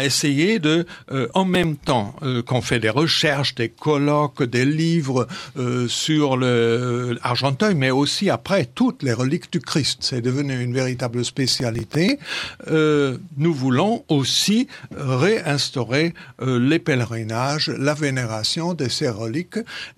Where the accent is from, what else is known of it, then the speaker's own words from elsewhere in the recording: Germany; Et comme je viens de l'Allemagne, je peux un petit peu contribuer à faire ce lien